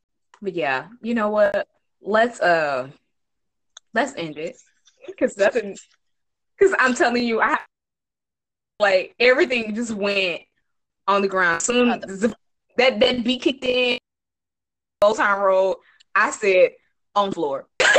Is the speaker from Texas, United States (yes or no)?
yes; Texas, United States; I am from Texas.